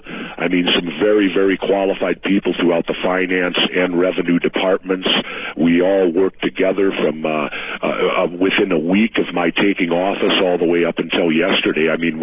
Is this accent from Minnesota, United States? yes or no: yes; Minneapolis, Minnesota, United States; And if you look at my life, I come from middle class Minnesota. I grew up in South Minneapolis.